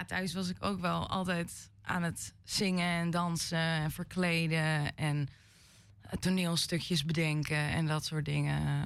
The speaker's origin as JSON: {"language": "Dutch", "town": "Hem", "region": "North Holland", "country": "Netherlands", "tie": "born or raised there", "said": "Ik ben opgegroeid in Hem. Dus ik zat op de Hemschool."}